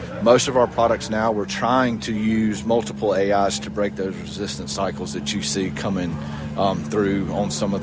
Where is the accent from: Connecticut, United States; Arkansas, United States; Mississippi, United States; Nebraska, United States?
Mississippi, United States; also born or lived in Aberdeen, South Dakota; I'm from Mississippi originally, but lived in Aberdeen, South Dakota for 8 years.